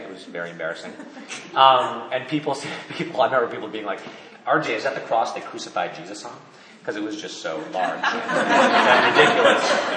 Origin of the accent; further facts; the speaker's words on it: East Coast, United States; also born or lived in Netherlands / California; Born in Holland. I was raised mainly on the East Coast, like New York, Connecticut, D.C., went to college in California.